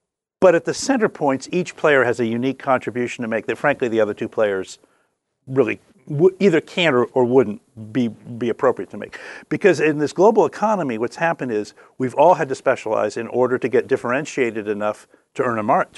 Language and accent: English; Oregon, United States; Well, so what happened was I grew up in Oregon.